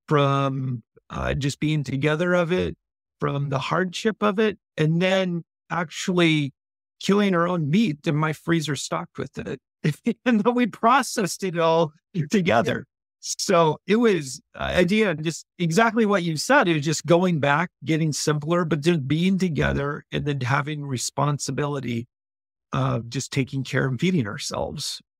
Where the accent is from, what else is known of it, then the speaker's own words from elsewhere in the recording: Alaska, United States; moved away; I'm originally from Alaska, and I have five kids and two boys, and we took a guy's trip, a father and son trip back up to Alaska.